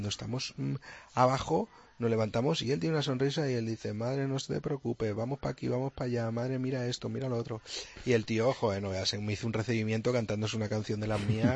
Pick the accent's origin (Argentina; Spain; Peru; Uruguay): Spain; Madrid, Community of Madrid; Yo vivo en ciudad, yo soy de Madrid, claro.